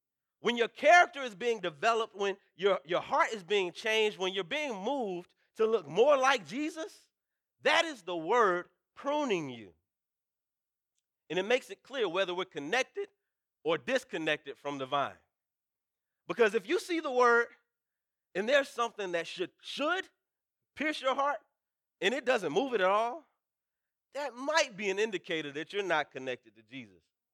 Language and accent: English; North Carolina, United States; I mean, I grew up in North Carolina in the country, but I didn't really like bugs like that.